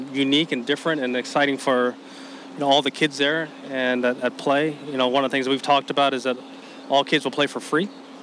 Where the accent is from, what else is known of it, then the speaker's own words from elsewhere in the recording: California, United States; she's, you know, born and raised in Southern Cal like I was